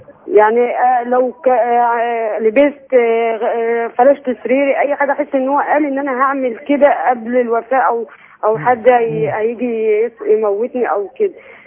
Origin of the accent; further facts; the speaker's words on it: Monufia Governorate, Egypt; من المنوفية.